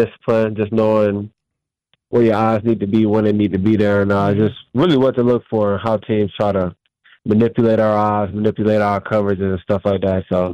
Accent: Florida, United States; Man, I'm from Florida, so yeah.

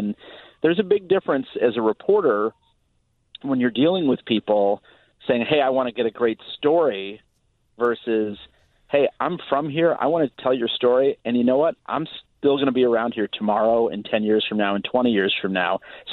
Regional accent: Illinois, United States; Yeah, born and raised in the South Suburbs. Homewood Flossmoor High School has the highest powered high school radio station in the country.

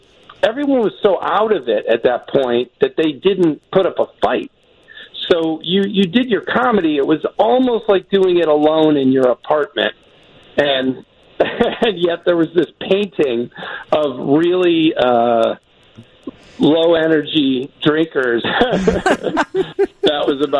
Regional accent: Naperville, Illinois, United States; And so they knew I was from Naperville

